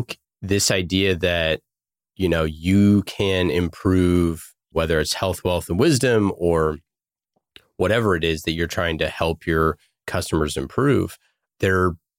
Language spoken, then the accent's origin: English; Oakland, California, United States; Yeah, I was born and raised in Oakland.